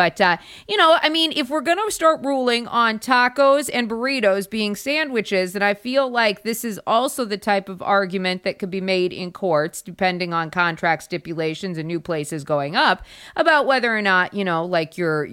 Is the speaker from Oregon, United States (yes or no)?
no; South Dakota, United States; To me, again, growing up in South Dakota, it was just a very normal thing.